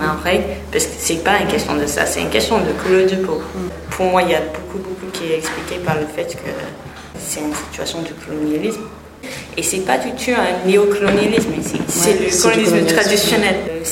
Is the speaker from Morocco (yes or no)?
no; United Kingdom; Vous êtes d'où? Je suis britannique.